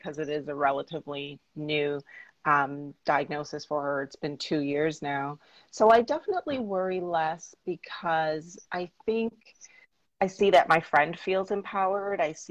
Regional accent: Toronto, Ontario, Canada; now in Brooklyn, United States; Absolutely. Toronto's my hometown. I miss it, but I do always check the weather in both places just to see what's happening.

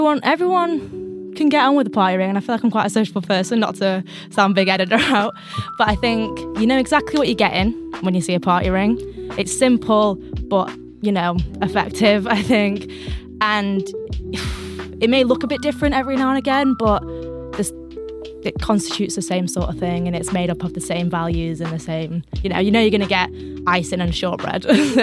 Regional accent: Stoke-on-Trent, West Midlands, United Kingdom; So I'm from Stoke-on-Trent.

